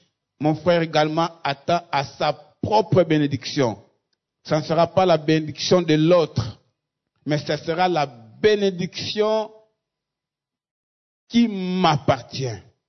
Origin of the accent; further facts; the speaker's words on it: DR Congo; Nous sommes Congolais, nous sommes tous égaux.